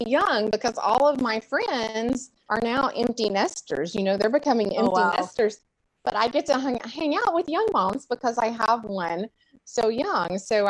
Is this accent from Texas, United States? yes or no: no; Arkansas, United States; now in Huntsville, United States; So anyway, I live in Alabama, in Huntsville, Alabama. I grew up in Arkansas, actually. But I've been in Alabama since 1997.